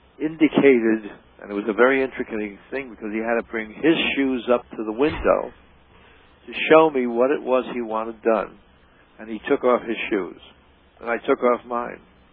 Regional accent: Canada; I sang a Indian song on the program, song from Canada again, because I was from Canada.

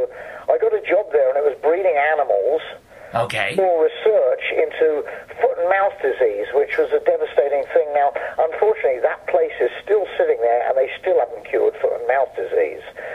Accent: South East England, United Kingdom; also born or lived in London; I grew up in the country, Surrey, in England, about 35 miles southwest of London. I was born in London, but I grew up in the country. So I have a very country background

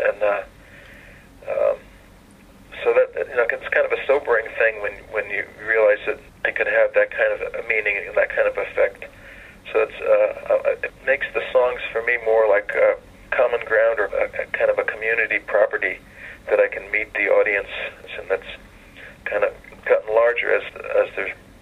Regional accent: New Jersey, United States; also born or lived in Pennsylvania; I grew up in New Jersey, and then I lived in Pennsylvania. Went to school in Pennsylvania, and lived there for almost 20 years.

